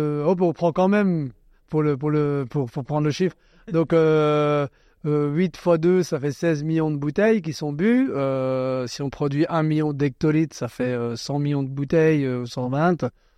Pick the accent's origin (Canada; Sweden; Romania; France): France; Grand Est; Et on est combien d'Alsaciens ?